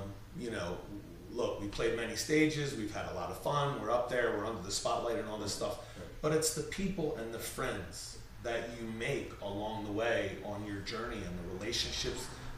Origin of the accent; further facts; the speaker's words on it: Philadelphia, Pennsylvania, United States; I would not. I'm from Philly. I gotta fight back.